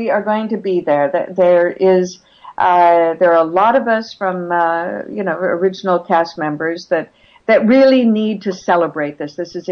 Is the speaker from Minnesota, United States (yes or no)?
yes; Minneapolis, Minnesota, United States; Oh, she's a firecracker, and she comes from my hometown, Minneapolis.